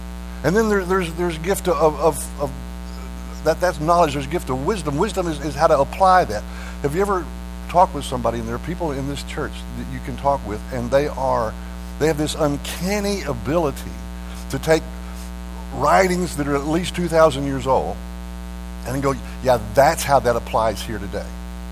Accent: Texas, United States; accent: Texan; you've heard me long enough to know that English is not my first language. Texan is my first language, and I kind of butcher that.

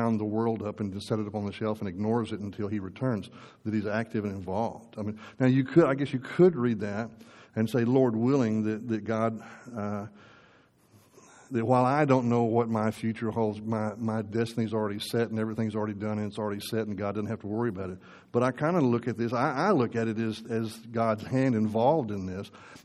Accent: Texas, United States; I remember the 80 oil bust as a Texan

